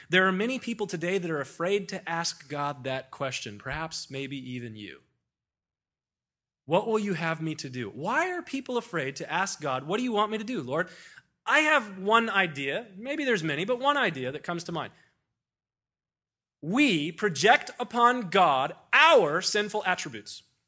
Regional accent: United States; I'm an American. I live in Southern California.

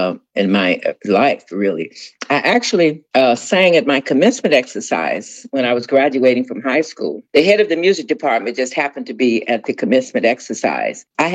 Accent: Houston, Texas, United States; born there; But I was born in Houston, Texas during the war.

